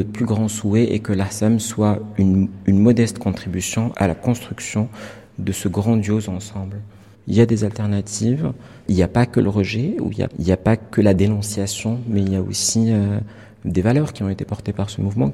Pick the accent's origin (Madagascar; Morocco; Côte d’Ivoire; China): Morocco; Casablanca, Casablanca-Settat; moved away as an adult; je suis artiste plasticien et cinéaste. Je suis né et j'ai grandi à Casablanca, au Maroc. Je suis arrivé en France pour la première fois quand j'avais 20 ans. Je suis resté 5 ans en France et je suis retourné au Maroc